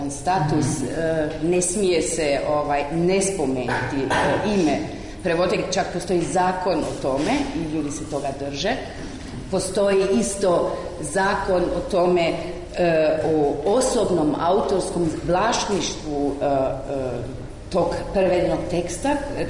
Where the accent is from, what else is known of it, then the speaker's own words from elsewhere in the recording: Germany; Croatian is a second language; now in Croatia; kao Njemica koja živi tamo u Hrvatskoj